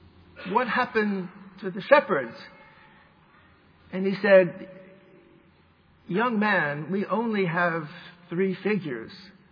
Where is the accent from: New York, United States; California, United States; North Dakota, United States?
New York, United States; I was born and raised in New York, but not the 42nd Street of … James Cagney, but more like the suburbs of Peggy Noonan